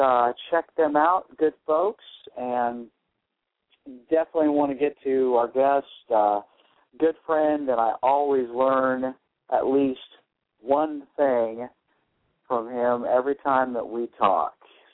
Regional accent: Nebraska, United States; Grew up in Nebraska, where the goal was to stay alive for 90 days in the middle of the winter and never go outside.

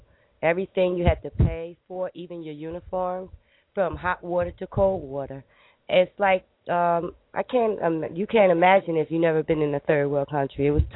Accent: United States; They didn't know I was American because my passport wasn't there.

